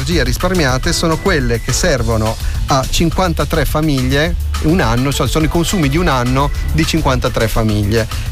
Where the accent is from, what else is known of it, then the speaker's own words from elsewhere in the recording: Genoa, Liguria, Italy; now in Cagliari, Italy; abbiamo un gruppo di ascoltatori storici da Genova, visto che io sono genovese